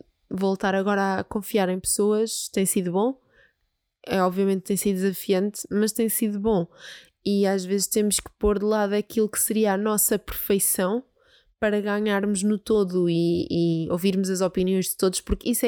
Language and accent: Portuguese; Peniche, Leiria, Portugal; é normal, eu sou de Peniche